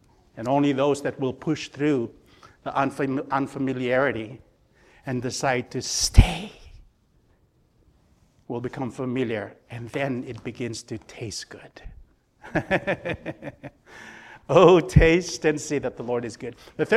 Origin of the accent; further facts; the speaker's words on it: Fiji; I'm from a foreign country. I'll just use that. I'm from the Fiji Islands.